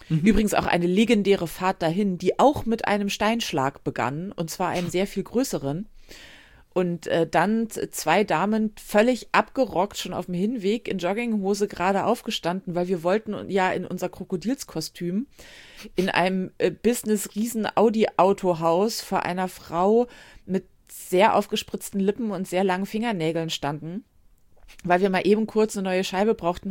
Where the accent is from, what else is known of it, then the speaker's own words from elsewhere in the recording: Northern Germany, Germany; Ich bin Norddeutsche, sehr auch.